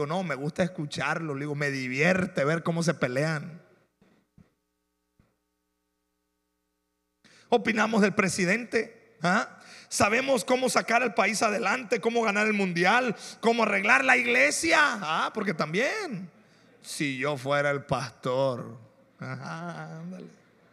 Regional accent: Mexico; Y así somos los mexicanos.

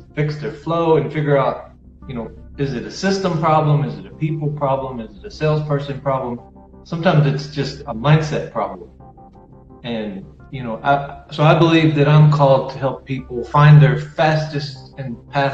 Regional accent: Atlanta, Georgia, United States; from Atlanta, Georgia.

